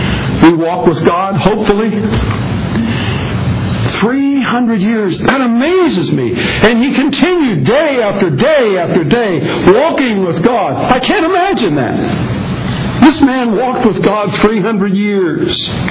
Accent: West Virginia, United States; I pastored a church some years ago in my home state of West Virginia

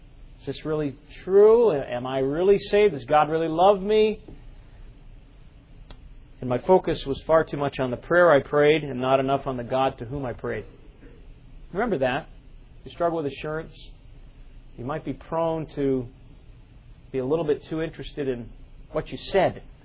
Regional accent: Chicago, Illinois, United States; All of me and my siblings, we were all born in Chicago. And so Chicago was our home. Growing up in Chicago was really a wonderful experience.

